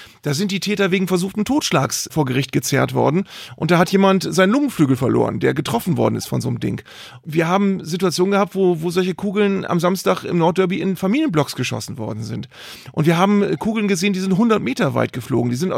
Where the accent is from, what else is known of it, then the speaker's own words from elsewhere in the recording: Bremen, Germany; wenn ich als Bremer über Benehmen von HSV-Fans rede.